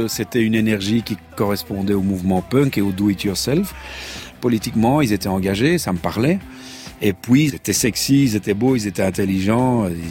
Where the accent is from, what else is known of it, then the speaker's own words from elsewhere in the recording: Brussels, Brussels-Capital Region, Belgium; Je lui ai dit que j'avais 19 ans et que je venais de Bruxelles.